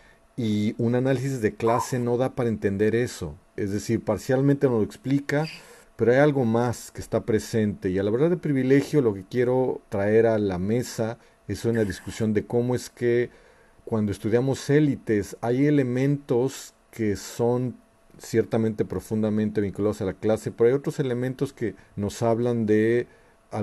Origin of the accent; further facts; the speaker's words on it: Mexico; now in United States; soy un sociólogo mexicano, trabajo en Estados Unidos, en la Universidad de Lehigh